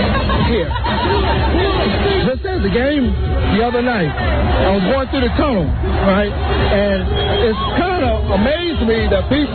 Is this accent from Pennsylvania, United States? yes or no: yes; Pittsburgh, Pennsylvania, United States; born there; now in Baltimore, United States; Well, not originally. I was born in Pittsburgh, but I came here in 1965.